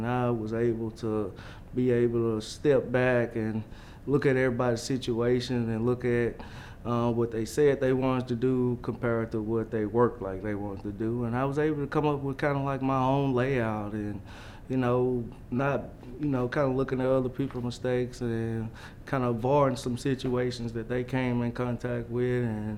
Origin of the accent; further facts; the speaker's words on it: Strong, Arkansas, United States; I just wanted to show people from my hometown that something great can come from here. And, you know, it ain't always got to be bad things that come from Strong.